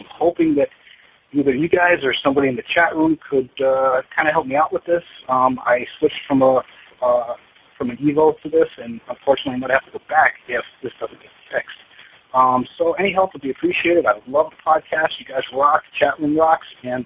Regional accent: East Providence, Rhode Island, United States; I'm from East Providence, Rhode Island.

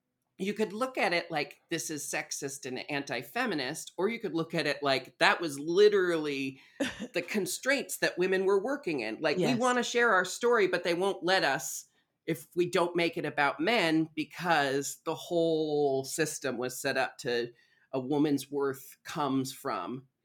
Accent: Portland, Oregon, United States; I was raised in Portland, Oregon.

